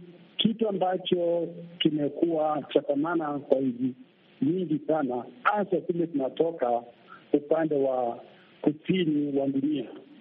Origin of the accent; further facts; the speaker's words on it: Kenya; Mimi ni Mkenya, sahii ninaongea nikiwa Kenya.